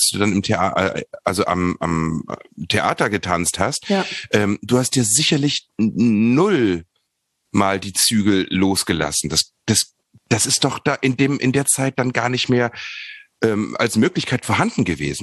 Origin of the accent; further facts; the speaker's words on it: Hanover, Lower Saxony, Germany; now in Berlin, Germany; ich bin ja aus Hannover hierher gekommen